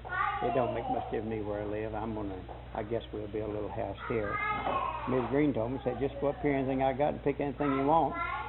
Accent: Denver, Colorado, United States; And actually, I was raised in Denver.

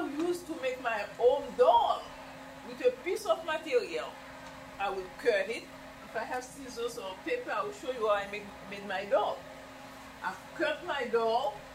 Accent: Haiti; now in Miami, United States; Well, when I was growing up in Haiti, kids didn't have toys like you have here in America.

